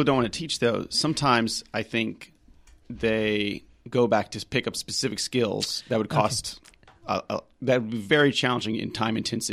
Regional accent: Kansas City, Missouri, United States; also born or lived in Dallas / New Orleans; I grew up a little bit. My dad worked for the Red Cross, and so grew up in different places, Dallas, New Orleans, and then Kansas City.

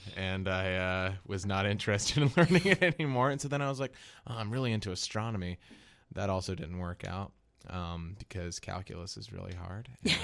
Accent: Pocosin, Virginia, United States; I'm from the Hampton Roads area of Virginia, a little tiny town called Pocosin, in the Chesapeake Bay. I grew up there all my life. Went to school in Virginia, University of Virginia

